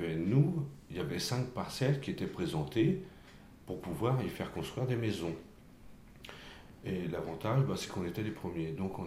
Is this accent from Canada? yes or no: no; Château-Thierry, Hauts-de-France, France; Moi, je suis de Château-Thierry, donc de 15 km d'ici.